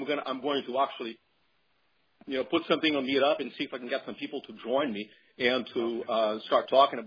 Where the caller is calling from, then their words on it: Orlando, Florida, United States; I'm calling from Central Florida, the Orlando area